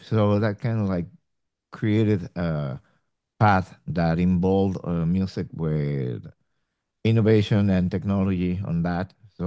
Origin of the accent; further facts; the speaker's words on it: Mexico City, Mexico; English is a second language; I am born and raised in Mexico City.